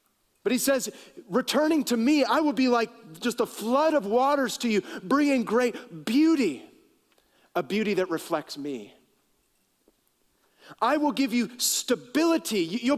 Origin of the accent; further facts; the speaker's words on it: Napa, California, United States; born there; I was born in Napa, so represent.